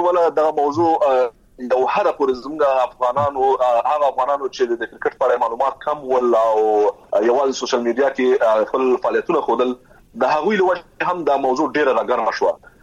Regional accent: Afghanistan; زه په ورورولۍ فضا کې دا خواهش کوم، د یو افغان په توګه دا خواهش ترې کوم چې ډېر دقیق اوسي او ډېر متوجه اوسي.

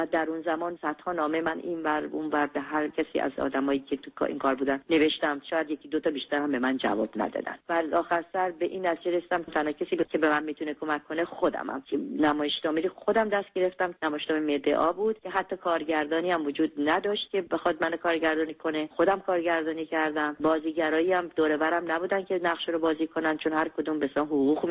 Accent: Iran; moved away as an adult; من از ایران اومدم بیرون. پرونده کار سینمایی من در ایران هم بسته شد.

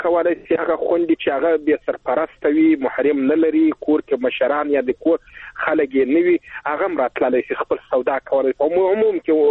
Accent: Helmand, Afghanistan; د هلمند نړۍ کې وله ده

